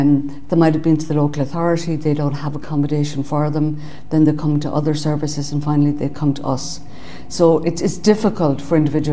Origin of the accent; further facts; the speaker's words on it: Sligo, Connacht, Ireland; I am the manager for Focus Ireland in the Northwest. I'm originally from Sligo. I've been working with Focus Ireland since 2003. Initially in Dublin services and then in Sligo since 2008.